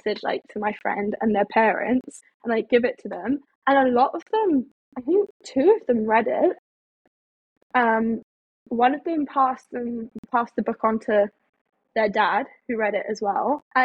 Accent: France; so I grew up in France. and all my friends were French, are French.

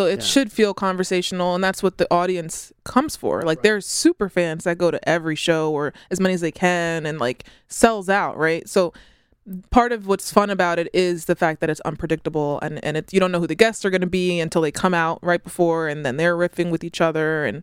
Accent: United States; So these are the silly things that I have to do to prove that I'm American.

